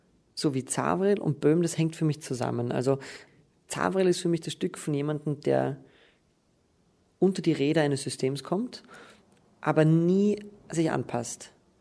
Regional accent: Graz, Styria, Austria; Und ich bin ja Grazer und ich denke mir immer, ich mag Graz irrsinnig gern

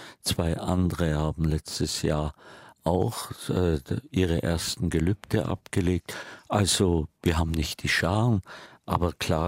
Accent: Bad Grönenbach, Bavaria, Germany; now in St. Ottilien, Germany; In St. Ottilien. Das ist meine Heimat. Meine erste Heimat ist Bad Grönbach im Allgäu. Das ist natürlich mein ursprüngliches Zuhause, wo ich auch heute immer noch gerne bin.

